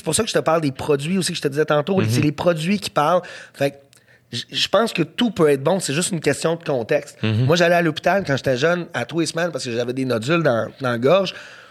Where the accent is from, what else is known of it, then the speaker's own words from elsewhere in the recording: Montreal, Quebec, Canada; Pour moi, Montréal, c'est une ville multiethnique. C'est une ville. Moi, je viens d'NDG. Je veux dire, c'est les Coréens, les Jamaïcains, c'est les Japonais